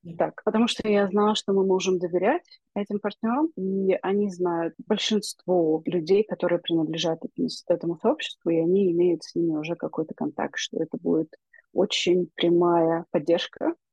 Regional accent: Ukraine; мы из Украины

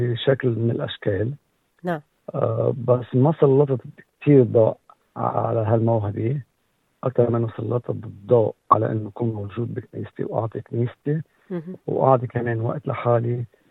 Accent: Saghbine, Beqaa, Lebanon; now in Australia; أنا من ضايعة اسمه صغبين بالبقاع الغربي، وبالمناسبة بحب وجه تحية لكل أهل صغبين بصغبين وبالاغتراب.

